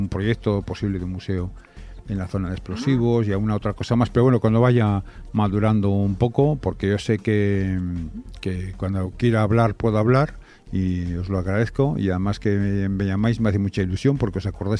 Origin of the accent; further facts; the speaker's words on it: Guardo, Castile and León, Spain; yo cuando voy por ahí fuera, lo primero que digo, oye, que yo soy de Guardo, que es donde está Angu